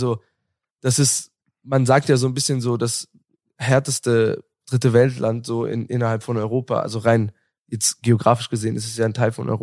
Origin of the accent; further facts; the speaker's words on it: Bosnia & Herzegovina; dass gerade Bosnien und Herzegowina, wo ich herkomme